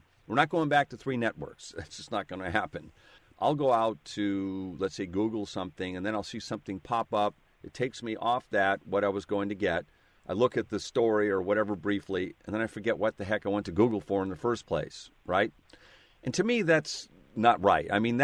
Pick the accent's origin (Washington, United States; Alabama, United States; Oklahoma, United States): Washington, United States; Seattle; I'm from Seattle, and that's where I'm calling from.